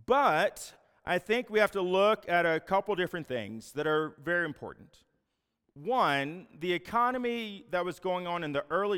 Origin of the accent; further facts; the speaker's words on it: Virginia, United States; also born or lived in Texas; now in Farmington, United States; I'm from Virginia, been in Texas the last 14 years, and now live in Farmington, New Mexico.